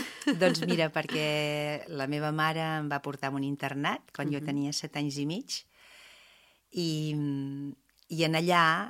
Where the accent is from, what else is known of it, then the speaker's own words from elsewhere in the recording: Palafrugell, Catalonia, Spain; Palafrugell és el meu poble, el dels meus pares, dels avis, o sigui que jo sóc del poble de moltes generacions, i hi ha hagut moltes etapes, hi ha hagut una etapa que me'n vaig anar, però sempre he tornat